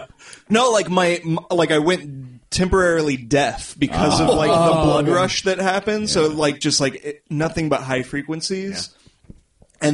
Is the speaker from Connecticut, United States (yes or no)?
no; Corpus Christi, Texas, United States; So I'm from Corpus.